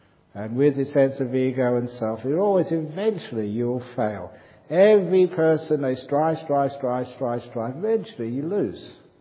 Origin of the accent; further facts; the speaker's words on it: England, United Kingdom; Because I was brought up in England, you always follow football teams.